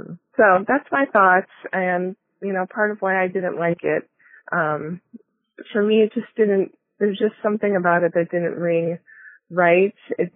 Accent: Illinois, United States; I'm from Illinois. This is my first time calling in.

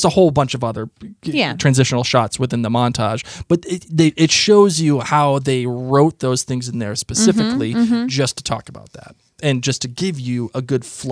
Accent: Rhode Island, United States; Because we're from Rhode Island.

